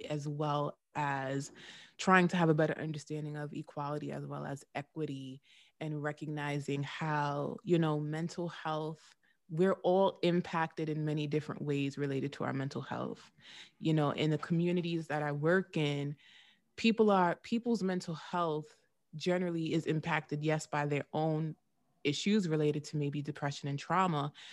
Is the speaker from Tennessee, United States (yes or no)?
no; Queens, New York, United States; So NYU is located in Manhattan, of course, but I grew up in Queens, and I grew up in an area that is significantly different from Manhattan.